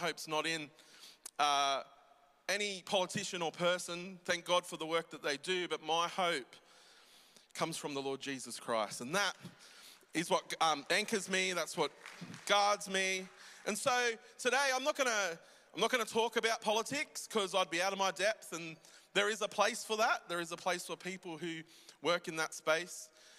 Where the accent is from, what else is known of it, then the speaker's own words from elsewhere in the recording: Sydney, New South Wales, Australia; I grew up in Sydney in the western suburbs, in a suburbs called Mount Druitt.